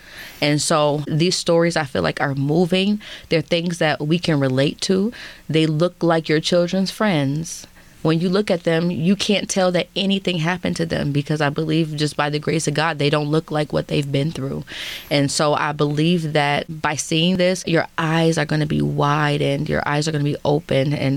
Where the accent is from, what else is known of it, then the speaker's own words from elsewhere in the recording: Buffalo, New York, United States; I'm like, yes, girl, I'm from Buffalo.